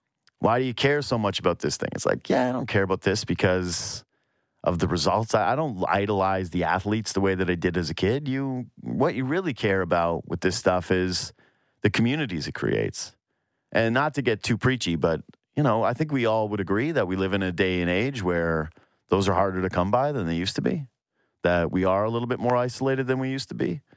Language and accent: English; Canada; We look down on them. Let's just be honest. We look down on them. We're Canadian hockey fans.